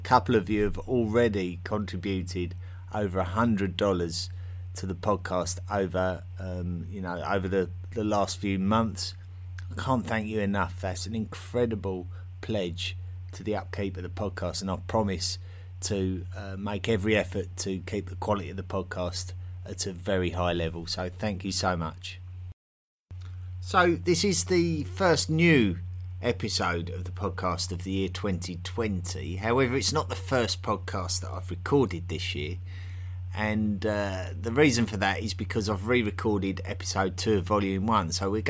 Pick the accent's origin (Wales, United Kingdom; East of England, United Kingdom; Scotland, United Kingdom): East of England, United Kingdom; accent: Essex; My Essex accent is extremely vulgar in real life, and I didn't realise how vulgar it was until I started speaking to various English speakers around the world